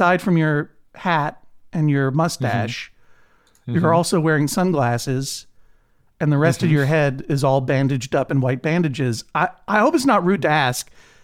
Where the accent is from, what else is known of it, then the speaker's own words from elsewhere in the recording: New England, United States; And this colleague said, oh, well, where are you from again? And I said, New England.